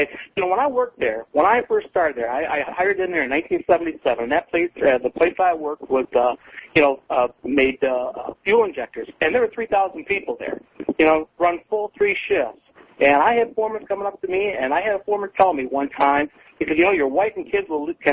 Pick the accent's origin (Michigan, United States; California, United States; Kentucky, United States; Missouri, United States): Michigan, United States; Grand Rapids; Yeah, I'm from Grand Rapids.